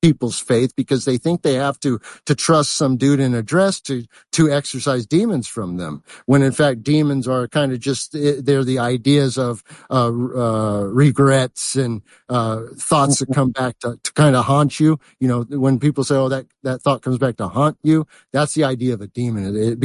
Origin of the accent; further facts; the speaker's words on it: California, United States; grew up in California, bud. And there was no change at beach.